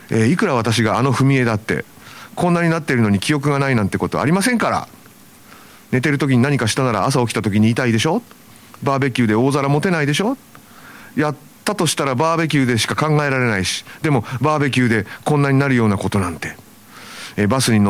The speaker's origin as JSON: {"language": "Japanese", "town": "Hakata", "region": "Fukuoka", "country": "Japan", "tie": "born or raised there", "said": "次はいよいよ私の地元博多でのファンクラブイベントです。"}